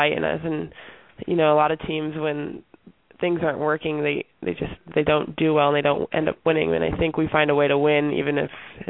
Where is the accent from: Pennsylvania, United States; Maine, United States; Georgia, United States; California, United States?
California, United States; Manhattan Beach; And obviously, growing up in Manhattan Beach, I learned to play volleyball on the beach